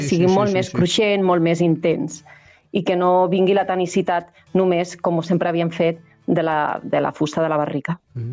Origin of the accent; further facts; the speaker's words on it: Andalusia, Spain; Jo, com que tinc reminiscències del sud, no? Soc andalusa i tinc molt, molt, molt al cap present l'olor, no?